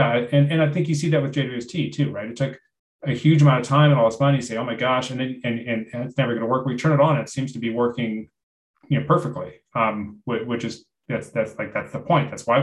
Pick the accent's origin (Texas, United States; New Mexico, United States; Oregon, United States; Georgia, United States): New Mexico, United States; I'm actually originally from New Mexico, so I'm from out that way as well.